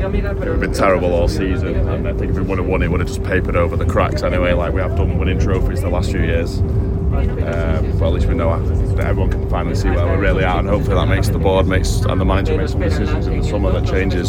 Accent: Sale, North West England, United Kingdom; from Sale.

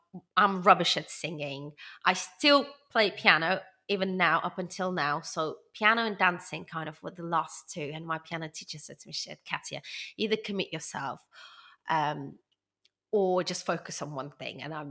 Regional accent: Russia; But as I was born in Russia and brought up, I consider myself, I think, culturally more Russian than Korean.

